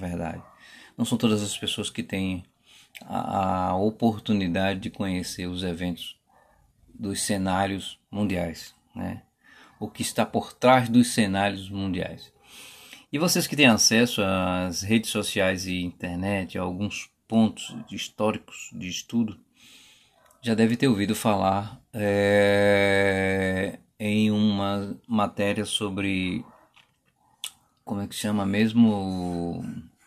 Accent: Sergipe, Brazil; Eu sou do Nordeste, Sergipe, Nordeste aqui.

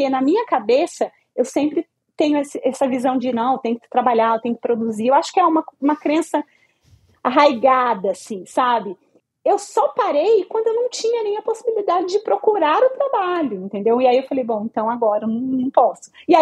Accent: Brazil; moved away; quando eu vim do Brasil, eu já vim falando, quero fazer qualquer outra coisa da minha vida, menos trabalhar com direito.

